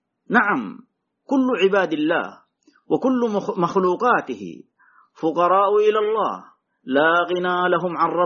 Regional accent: Saudi Arabia; اللهم احفظنا بحفظك واحفظ بلادنا المملكة العربية السعودية من كل بلاء وفتنة

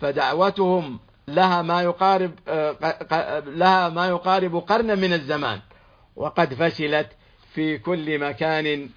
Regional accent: Saudi Arabia

